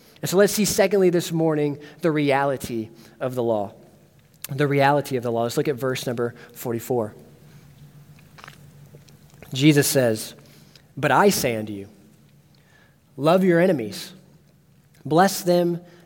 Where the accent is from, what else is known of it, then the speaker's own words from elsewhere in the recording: Ohio, United States; Before I was saved, I grew up in Ohio. I went to many Cleveland Browns games.